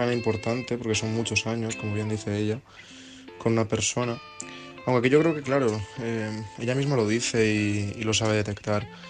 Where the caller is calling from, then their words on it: Madrid, Community of Madrid, Spain; Hola, buenas noches … de Madrid.